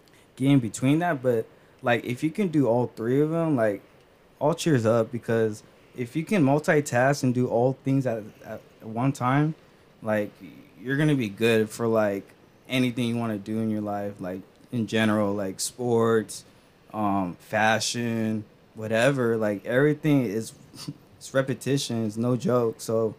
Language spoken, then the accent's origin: English; Stockton, California, United States; like I'm from Stockton, you know, and like my family is very, very humble.